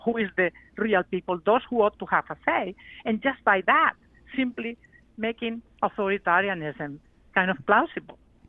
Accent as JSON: {"language": "English", "country": "Spain", "tie": "born or raised there", "said": "biographically, democracy is really close to my heart because I grew up under a dictatorship. I'm from Spain"}